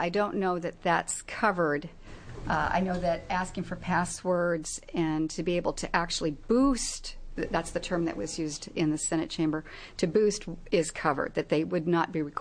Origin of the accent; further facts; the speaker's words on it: Oregon, United States; For the record … I'm from Polk County, live in Dallas, Oregon.